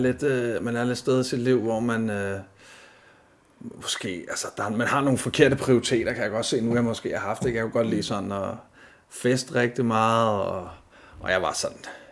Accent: Farum, Capital Region of Denmark, Denmark; also born or lived in Hørsholm; Altså født i Hørsholm Hospital, okay. Opvokset i Farum, har boet der i, hvor meget har boet der, næsten 25 år, tror jeg, 25 år.

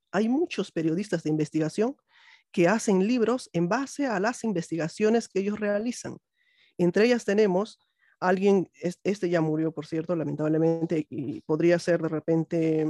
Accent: Arequipa, Peru; now in Brazil; Y yo que soy de Arequipa, en Arequipa hay 3.

